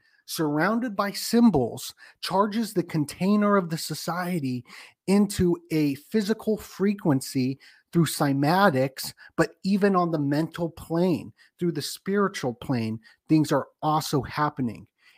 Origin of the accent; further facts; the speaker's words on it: Las Vegas, Nevada, United States; And I'm from Las Vegas.